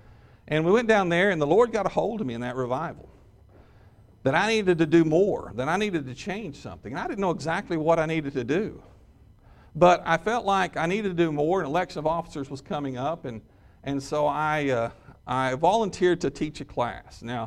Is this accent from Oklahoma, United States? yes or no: yes; Vian, Oklahoma, United States; I grew up in Landmark Missionary Baptist Church in Vian, and that's the only church I've ever been a member